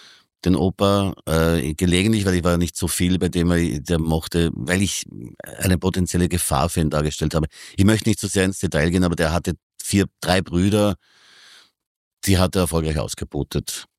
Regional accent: Graz, Styria, Austria; Ich bin ja wiederum ganz arm aufgewachsen, darf man nicht vergessen. Ich bin ja bei der Oma in Graz aufgewachsen

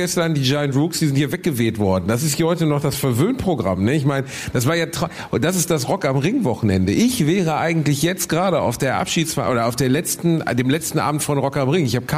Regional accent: Gelsenkirchen, North Rhine-Westphalia, Germany; zumindest in meiner Jugend in Gelsenkirchen, hat es keine Rolle gespielt, dass meine Mitschüler, und ich hatte auch türkische Freunde.

